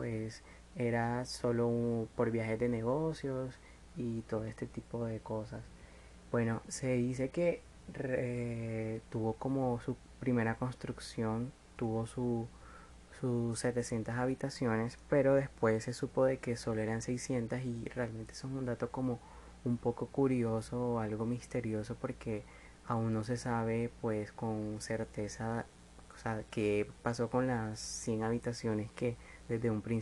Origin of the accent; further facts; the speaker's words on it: Colombia; historias que escuché aquí en mi país, en Colombia